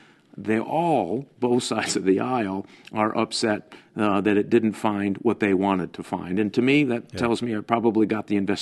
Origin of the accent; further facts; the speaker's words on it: Michigan, United States; Well, you know what? I'm from Michigan, so I'm a big believer in car dealers.